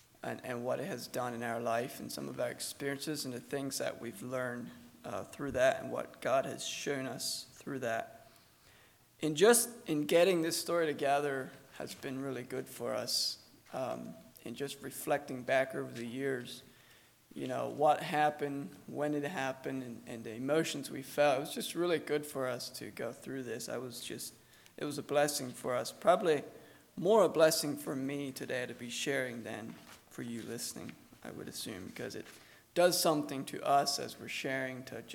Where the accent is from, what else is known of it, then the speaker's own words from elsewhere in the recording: Gap, Pennsylvania, United States; we're from Gap, Pennsylvania